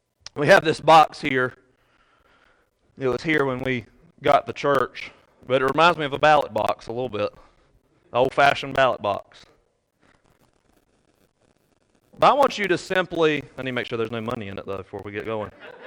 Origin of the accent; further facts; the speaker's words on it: United States; Growing up in Randolph County, I understood that one party was good and the other party was bad.